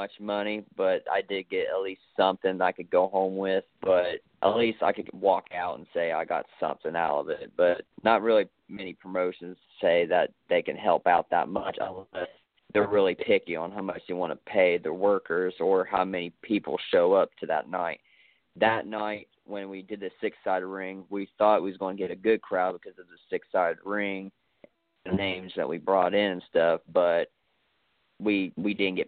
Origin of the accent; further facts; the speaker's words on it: Ohio, United States; But I'm from Ohio, so there's sometimes I actually watch some of it.